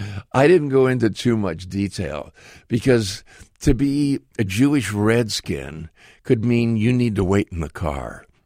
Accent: Canada; Oh, I don't know. I'm from Canada.

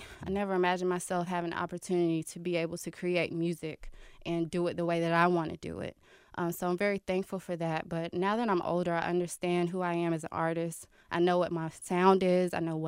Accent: Wilson, United States; So growing up in Wilson was wonderful. Very small.

